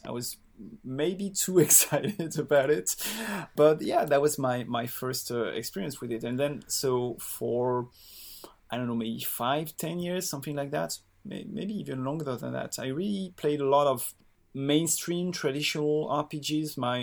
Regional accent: France; English is a second language; I'm French. My pronouns are he and him. So in real life, I'm an English teacher in somewhere near Paris.

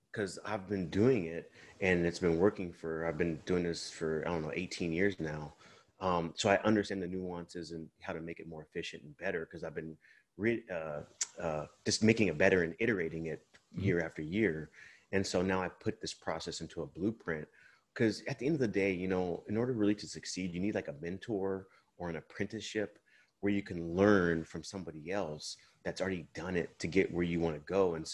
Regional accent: United States; now in Malaysia; I'm actually not from Malaysia. I'm from the U.S.

